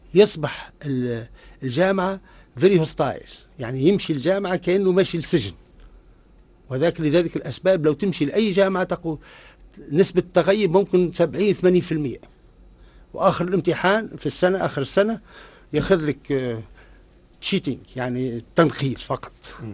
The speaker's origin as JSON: {"language": "Arabic", "country": "Tunisia", "said": "المشكلة عندنا في تونس"}